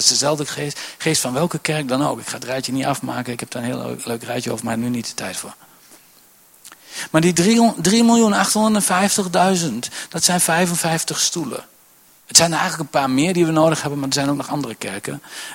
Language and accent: Dutch; Gelderland, Netherlands; Ik kom hier uit de Achterhoek.